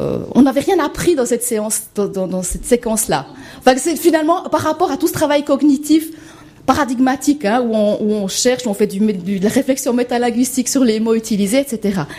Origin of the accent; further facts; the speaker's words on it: Switzerland; en tant que Suisse